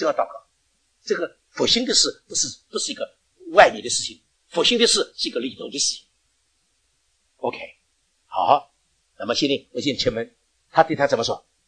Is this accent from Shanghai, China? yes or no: yes; Shanghai, China; 我说的我们上海人呢真喜欢讲一句话，死路一条。